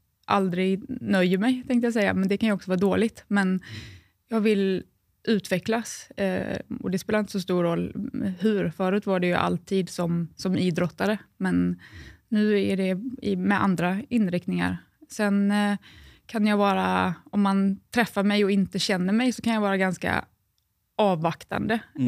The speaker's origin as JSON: {"language": "Swedish", "town": "Falkenberg", "region": "Halland County", "country": "Sweden", "said": "Nej, jag är från Falkenberg."}